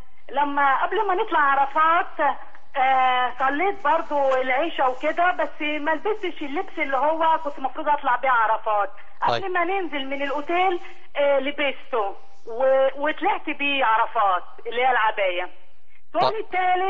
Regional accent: Egypt; ولا ممكن في بلدي مصر؟

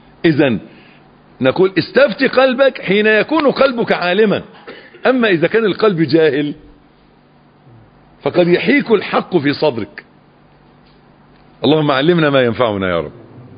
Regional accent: Egypt; وإذا الكلام ده بقى مشهور عندنا في مصر

